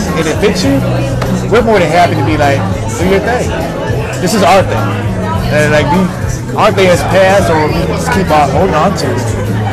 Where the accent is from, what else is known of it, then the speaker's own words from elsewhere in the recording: Fayetteville, North Carolina, United States; We from Fayetteville, baby.